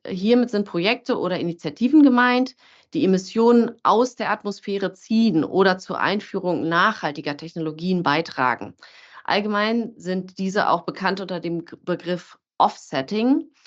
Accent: Berlin, Germany; als es mich zurück in meine Heimat Berlin zog

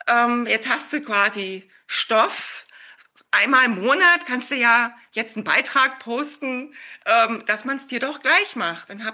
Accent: Dresden, Saxony, Germany; Für mich steht jetzt ein Umzug wieder an nach Dresden nächstes Jahr. Einfach da, wo mein wo mein Herz zu Hause ist, meine Familie ist, wo ich groß geworden bin.

